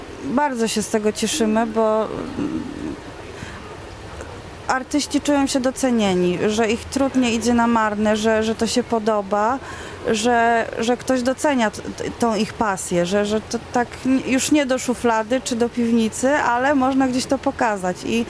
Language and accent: Polish; Chełm, Lublin Voivodeship, Poland; moje rodzinne miasto, w którym się urodziłam, mieszkam.